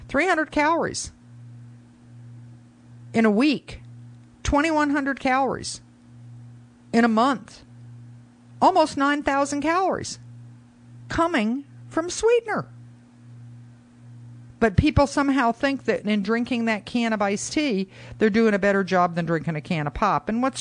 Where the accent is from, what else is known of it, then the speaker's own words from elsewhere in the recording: Florida, United States; I grew up in Pinellas County, and when I went to school, what got slopped on your plate on that lunch line is what you got.